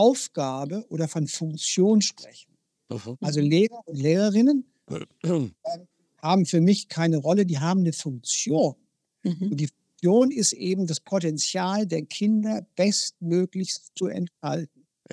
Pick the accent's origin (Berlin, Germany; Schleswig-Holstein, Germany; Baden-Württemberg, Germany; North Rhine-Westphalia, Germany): Baden-Württemberg, Germany; Konstanz; Also ich komme ja aus Konstanz